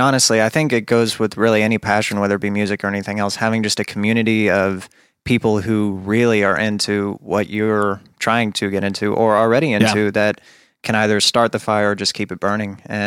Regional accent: Brentwood, Tennessee, United States; born there; So I was born in Brentwood, Tennessee, which is just outside of Nashville.

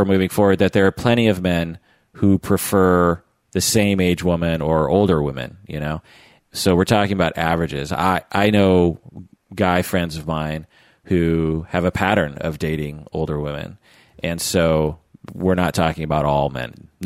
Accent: Pacific Northwest, United States; it took me probably 30 years to even figure out what you just said, because growing up in the Northwest, it's just assumed.

